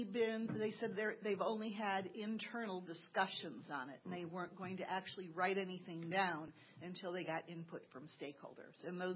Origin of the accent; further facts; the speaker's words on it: Mahomet, Illinois, United States; from Mahomet